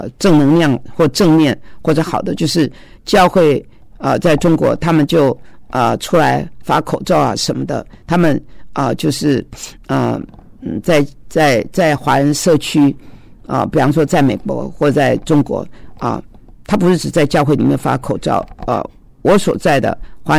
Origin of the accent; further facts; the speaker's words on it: Taiwan; born there; 我是在台湾出生的